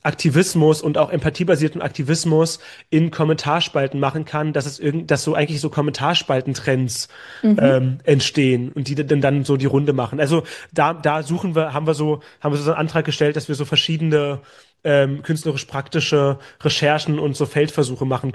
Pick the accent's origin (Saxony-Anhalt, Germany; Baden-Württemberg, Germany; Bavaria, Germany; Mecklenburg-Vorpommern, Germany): Saxony-Anhalt, Germany; Magdeburg; now in Düsseldorf, Germany; ich komme so aus Magdeburg, was halt schon eine Großstadt ist, aber irgendwie vergleichbar zu den Städten. Ich wohne jetzt gerade in Düsseldorf, so ist eine kleine Stadt im Vergleich so.